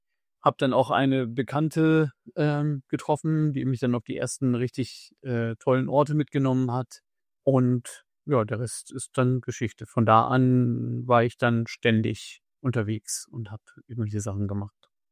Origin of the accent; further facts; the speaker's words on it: Lower Saxony, Germany; Die gab es bei uns in Niedersachsen, wo ich eigentlich herkomme.